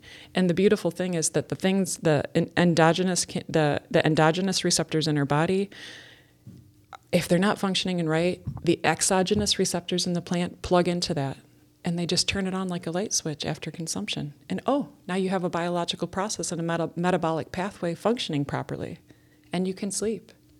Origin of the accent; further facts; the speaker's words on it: Chicago, Illinois, United States; And honestly, I hail from Chicago, so I also know that, you know, that it never stopped